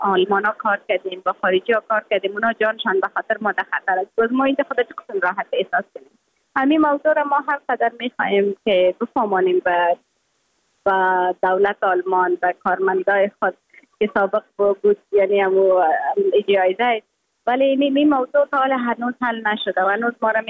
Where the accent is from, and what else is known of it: Afghanistan